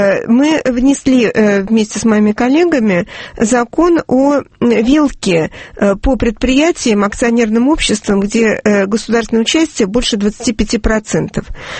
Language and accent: Russian; Saint Petersburg, Russia; я из Санкт-Петербурга и из Ленинграда, и все как бы рассказы из потомственной петербургской интеллигенции